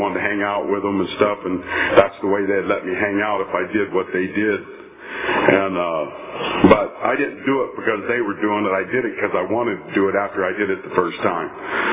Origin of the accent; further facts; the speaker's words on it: Tulare, California, United States; I grew up in Tulare. I lived there my whole life.